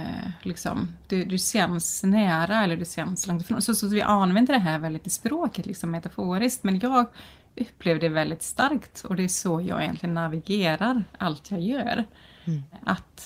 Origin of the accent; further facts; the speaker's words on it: Iceland; Jag är isländsk, född och uppvuxen på Island.